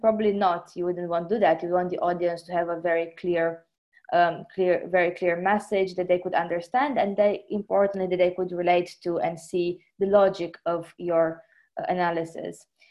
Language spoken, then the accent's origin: English; Romania; first language Romanian; English is a second language; I read a lot of journals in Romanian, for example, my first language.